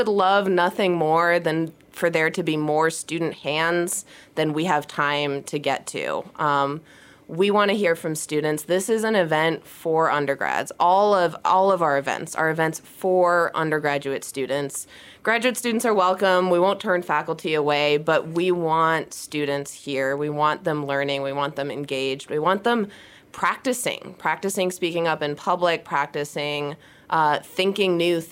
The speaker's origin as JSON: {"language": "English", "region": "Ohio", "country": "United States", "said": "So I'm from Ohio, and I grew up doing 4-H, which I know a lot of my students do too."}